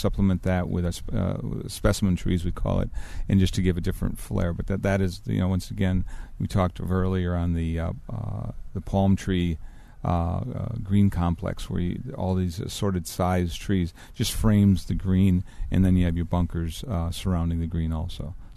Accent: Midwest, United States; moved away as an adult; I'm originally hail from the Midwest, but came out for the winter about 27 years ago.

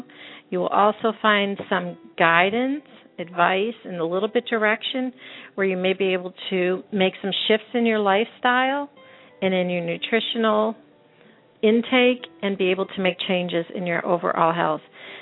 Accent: Pennsylvania, United States; I grew up in Pennsylvania, so I know this well.

